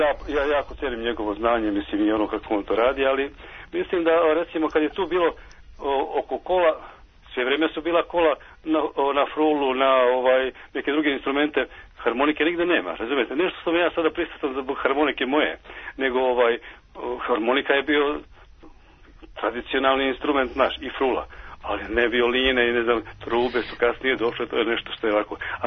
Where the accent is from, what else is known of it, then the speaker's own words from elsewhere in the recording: Užice, Šumadija and Western Serbia, Serbia; iz Užica sam rodom, a ovdje sam u penziji, pa sad imam kuću